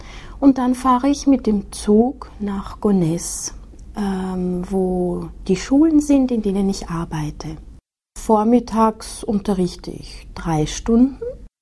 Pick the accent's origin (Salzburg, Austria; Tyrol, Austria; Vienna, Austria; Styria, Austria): Salzburg, Austria; Hallein; first language German; Ich komme aus Hallein. Hallein ist eine kleine Stadt in Österreich, in der Nähe von Salzburg. Ich spreche Deutsch, das ist meine Muttersprache. Ich spreche gut Englisch und ein bisschen Italienisch.